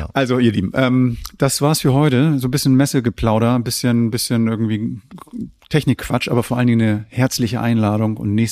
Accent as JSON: {"language": "German", "region": "North Germany", "country": "Germany", "said": "wir sind aus dem Norden"}